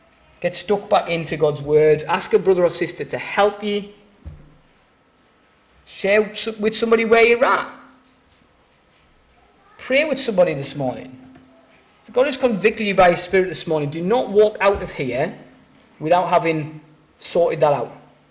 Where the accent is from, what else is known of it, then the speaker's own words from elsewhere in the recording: Sunderland, North East England, United Kingdom; It doesn't have to be a hot day in Sunderland. I grew up in Sunderland.